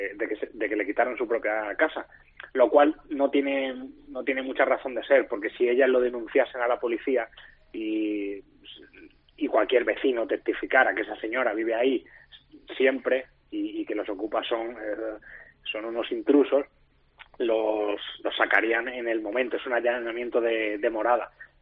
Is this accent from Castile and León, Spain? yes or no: no; Torremolinos, Andalusia, Spain; Yo soy de Torremolinos